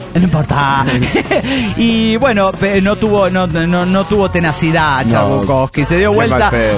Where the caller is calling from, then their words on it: Bogotá, Colombia; de Bogotá, Colombia.